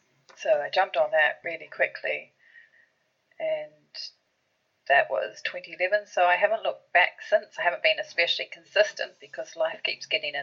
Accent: Auckland, New Zealand; moved away as an adult; I was born in Auckland, so right up the top of the country, and moved down to Dunedin when I finished school, and I've been in the South Island ever since.

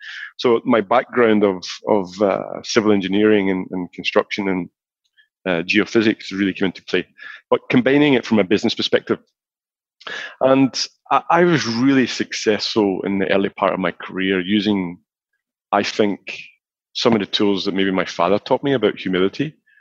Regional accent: Scotland, United Kingdom; I grew up in Scotland, and you know, between Glasgow and Edinburgh, you know, very normal. Felt very loved, very close family, you know, a lot of cousins, a lot of people, small community.

